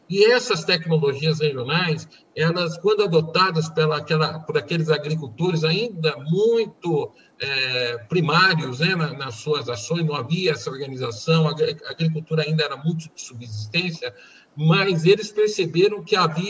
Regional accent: Campinas, São Paulo, Brazil; eu sou campineiro, né? Eu tenho uma história em Campinas

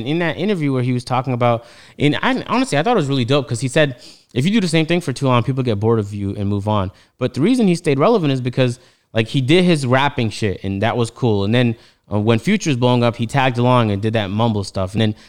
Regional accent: Toronto, Ontario, Canada; But that's because I'm from Toronto. So when he's talking about Kennedy Road, I'm like, yeah, I know

